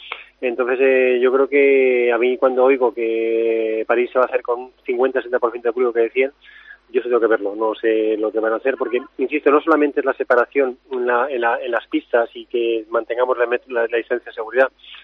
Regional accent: Community of Madrid, Spain; como madrileño, les agradezco mucho el intento de haber intentado hacer el campeonato

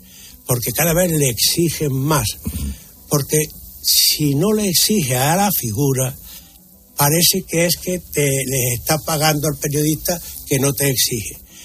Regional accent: Estepa, Andalusia, Spain; Yo soy de la Andalucía profunda, por eso te digo que soy de Estepa, que es donde yo viví cuando era niño.

